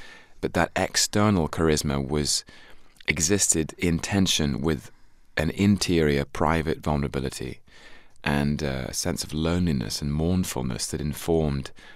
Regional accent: England, United Kingdom; I think as a Brit, as someone who grew up in Europe and in England, the sound of America was always very exotic to me.

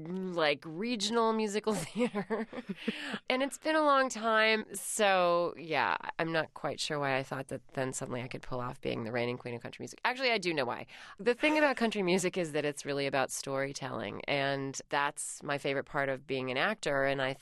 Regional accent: Virginia, United States; I grew up in Virginia. I grew up in the South, and I also sometimes have no accent at all, and then if I'm around those people, I slide right back into it.

